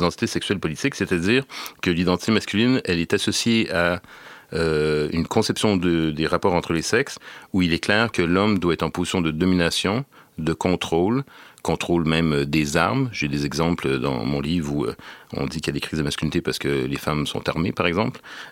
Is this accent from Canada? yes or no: yes; Quebec, Canada; born or raised there